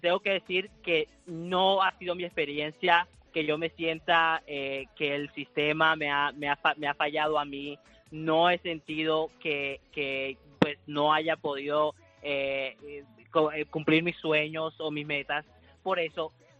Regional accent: Colombia; yo soy de Colombia, mitad de mi familia es de piel blanca, mitad de familia es de piel oscura. Entonces, aquí muchas personas me han identificado a veces como medio afroamericano

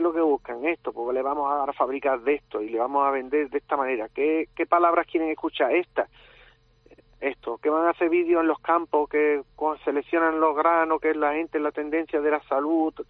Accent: Spain; representar como panadero español

